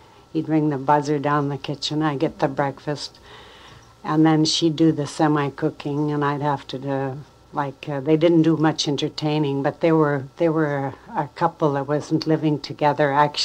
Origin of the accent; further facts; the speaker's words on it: Princeton, British Columbia, Canada; Well, I was born in British Columbia in around Princeton … I've lived here all my life.